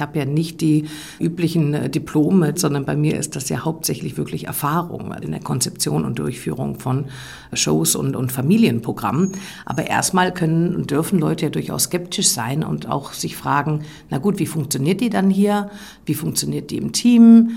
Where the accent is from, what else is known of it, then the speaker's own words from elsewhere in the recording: Ulm, Baden-Württemberg, Germany; born there; Also ich bin im Zirkus geboren, auf Tournee, damals in Ulm.